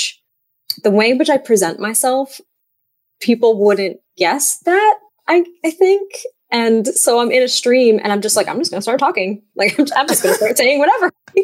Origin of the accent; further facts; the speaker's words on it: New England, United States; And I am originally from New England.